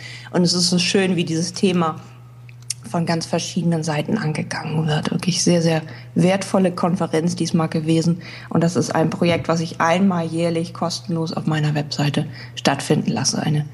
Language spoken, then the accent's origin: German; Hamburg, Germany; ich komme aus Hamburg